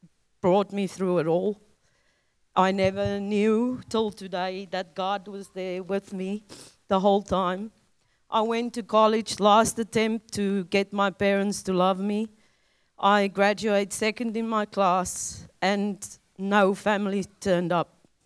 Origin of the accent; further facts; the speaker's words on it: South Africa; I grew up in South Africa.